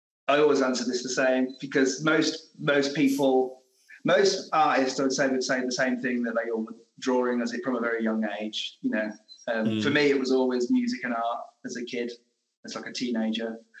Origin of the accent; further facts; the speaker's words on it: United Kingdom; But being British, I love a good roast dinner.